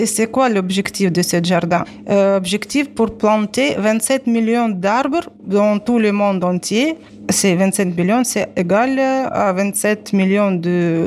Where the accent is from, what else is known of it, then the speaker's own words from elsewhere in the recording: Tunisia; je parle en tant que Tunisienne